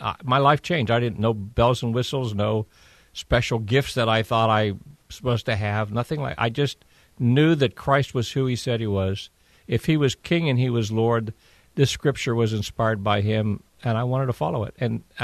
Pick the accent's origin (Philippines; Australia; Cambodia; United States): United States; born there; because I wasn't Jewish and I was born in America.